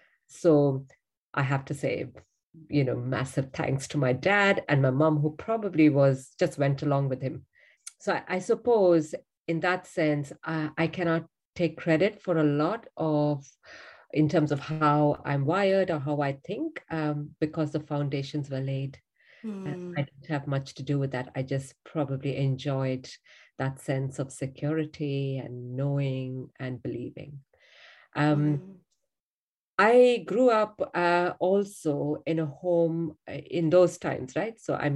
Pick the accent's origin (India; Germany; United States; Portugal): India; I grew up in a contrary home. So I'm from India, grew up in a home though, where my father, from when I was a little girl, always said, you don't need to worry about men.